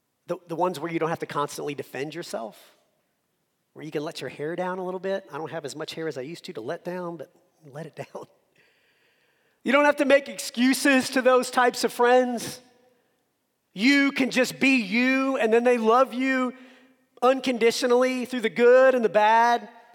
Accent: Hot Springs, Arkansas, United States; also born or lived in New Orleans, United States; And so I was born in New Orleans, raised in Hot Springs, Arkansas. So here I am in Indiana, you know, Midwest U.S.

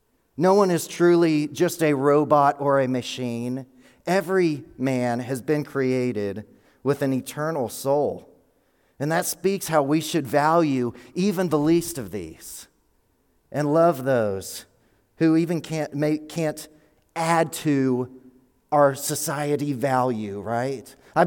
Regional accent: Georgia, United States; Growing up in Georgia, I kind of wrote down what I kind of thought the culture said was a real man.

